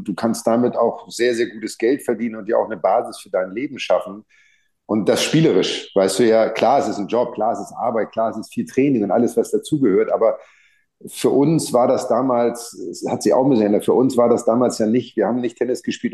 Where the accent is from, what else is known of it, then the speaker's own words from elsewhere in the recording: Elmshorn, Schleswig-Holstein, Germany; Ich komme ja aus Elmshorn, ne? Es ist ja nicht so weit von Hamburg weg